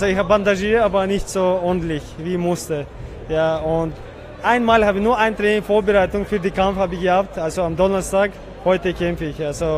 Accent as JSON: {"language": "German", "country": "Czechia", "second_language": "German", "said": "ich komme aus Tschechien"}